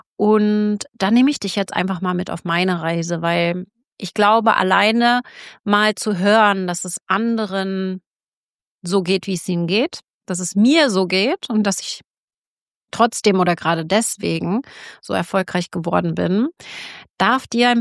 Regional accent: East Germany, Germany; Ich bin in der DDR aufgewachsen, die ersten 5 Jahre meines Lebens

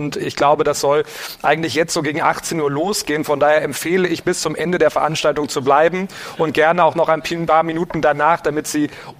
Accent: Berlin, Germany; born there; weil ich gebürtiger Berliner bin

